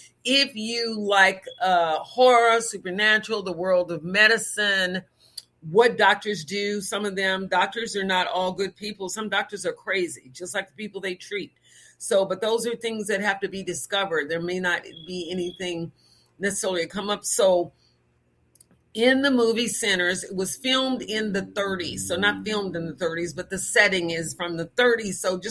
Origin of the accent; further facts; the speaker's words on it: Waco, Texas, United States; Because when I came out from Waco, Texas, I would talk about I did it. I was saying, oh, yeah, and, you know, my mom and them.